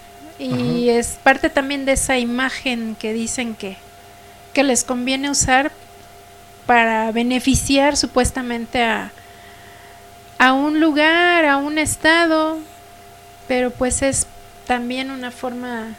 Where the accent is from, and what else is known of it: Mexico